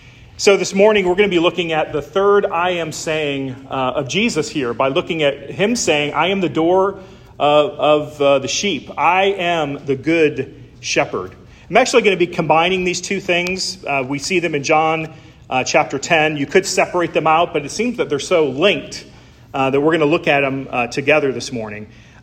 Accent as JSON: {"language": "English", "region": "Illinois", "country": "United States", "tie": "born or raised there", "said": "I walked through the doors of my home growing up in Illinois many times."}